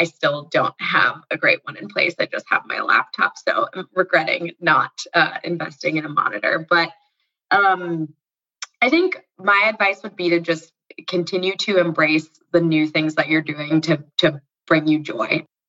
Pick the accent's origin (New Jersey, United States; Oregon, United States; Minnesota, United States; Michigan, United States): New Jersey, United States; also born or lived in New York; I am an MBA 2 at Ross. I am originally from New Jersey, and prior to school was living in New York for about 7 years.